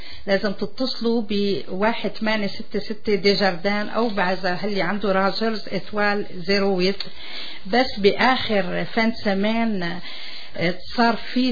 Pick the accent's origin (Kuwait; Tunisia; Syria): Syria; أنا بكون سورية